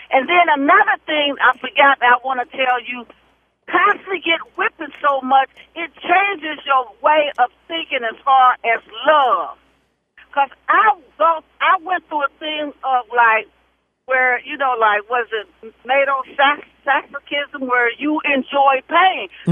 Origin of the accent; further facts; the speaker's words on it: Indianapolis, Indiana, United States; And I'm from Indiana, Indianapolis, Indiana, and I don't feel that the teachers should whip children.